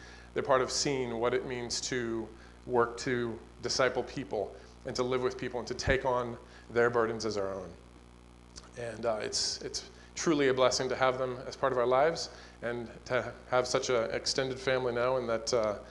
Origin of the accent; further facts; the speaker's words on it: Iowa, United States; now in South Africa; we are from South Africa, or we're from Iowa, from this church. We grew up here, and we've been in South Africa for 12 years.